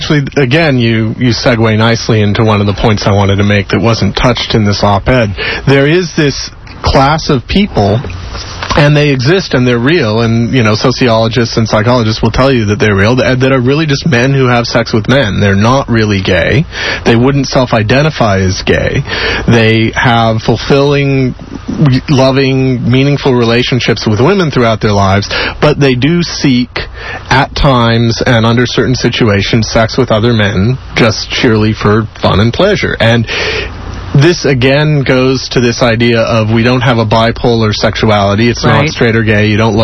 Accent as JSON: {"language": "English", "town": "Seattle", "region": "Washington", "country": "United States", "moved": "yes", "lives_now": "Houston, United States", "said": "so I'm a transplant. I'm originally from Seattle, for those of you who don't know me."}